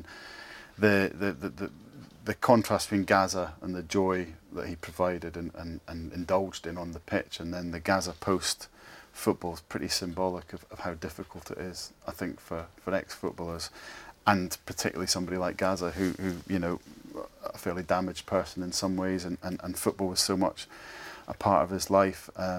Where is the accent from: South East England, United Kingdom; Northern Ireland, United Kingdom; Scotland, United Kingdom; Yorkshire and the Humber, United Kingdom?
Scotland, United Kingdom; as a Scot